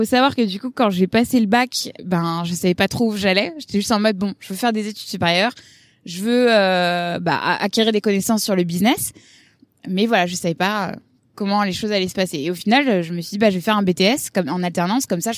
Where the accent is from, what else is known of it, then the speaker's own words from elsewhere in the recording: Lyon, Auvergne-Rhône-Alpes, France; j'ai grandi donc à Lyon, mais ensuite, mes parents ont emménagé dans la banlieue, donc dans un petit village.